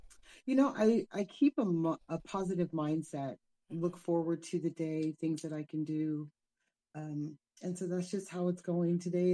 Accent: Sacramento, California, United States; now in Los Angeles, United States; I'm from the beautiful capital of California called Sacramento.

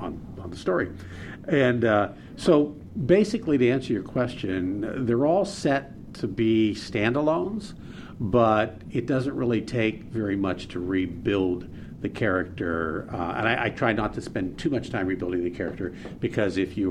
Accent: Sylmar, California, United States; also born or lived in Pittsburgh; I grew up in San Fernando and Sylmar when we moved out from Pittsburgh.

